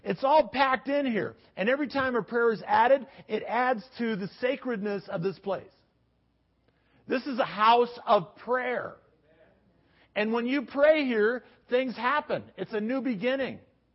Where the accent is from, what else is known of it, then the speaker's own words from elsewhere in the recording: United States; Well, then I started thinking about the fact that I'm an American.